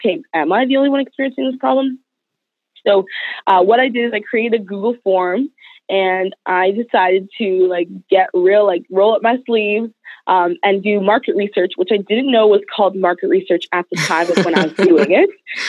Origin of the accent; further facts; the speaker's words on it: Canada; I imagine me born and raised in Canada, just moving to a different city, have a hard time finding hairstyles.